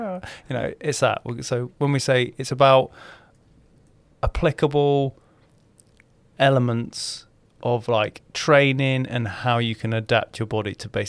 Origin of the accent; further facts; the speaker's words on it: South West England, United Kingdom; I grew up running in North Wiltshire